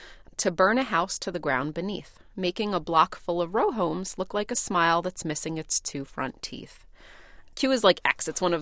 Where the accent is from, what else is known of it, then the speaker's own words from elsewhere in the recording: Philadelphia, Pennsylvania, United States; the thing about growing up in North Philly and, you know, a house would burn down or a house would kind of fall apart and be dilapidated.